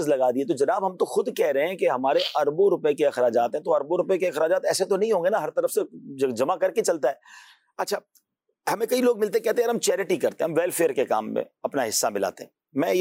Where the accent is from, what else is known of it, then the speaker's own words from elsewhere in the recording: Karachi, Sindh, Pakistan; مجھے یاد ہے میں جب چھوٹا تھا تو کراچی میں حافظ نہیں ملتا تھا،